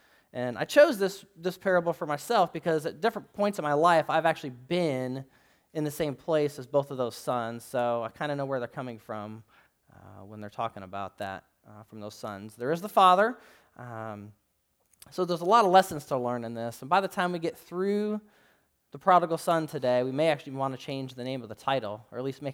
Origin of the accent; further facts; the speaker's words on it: Michigan, United States; I grew up in Michigan, and in Michigan, there's a great divide.